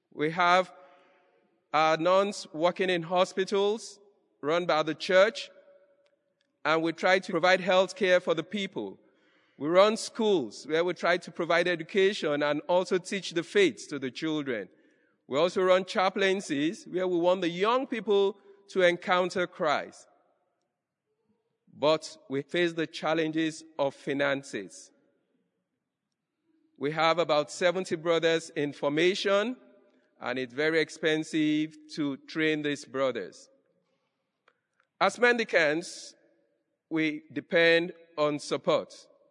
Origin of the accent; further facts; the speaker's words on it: Nigeria; I come from Nigeria. I'm a Dominican working in the province of Nigeria and Ghana.